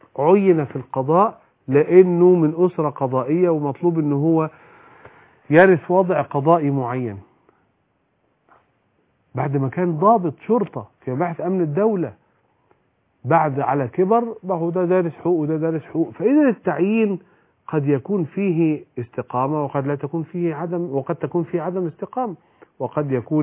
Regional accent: Cairo, Cairo Governorate, Egypt; انا كرجل قاهري من القاهرة اقول لقاحها

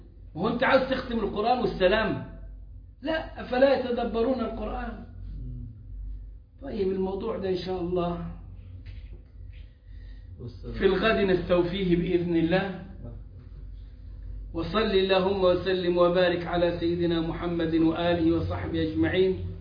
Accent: Egypt; وعندنا في مصر

